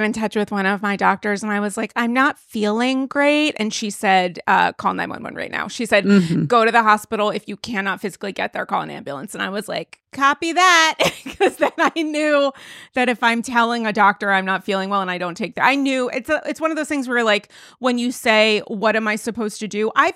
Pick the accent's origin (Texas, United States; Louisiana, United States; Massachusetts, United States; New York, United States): New York, United States; Like, I am one of you. I am a New Yorker. I just don't drive.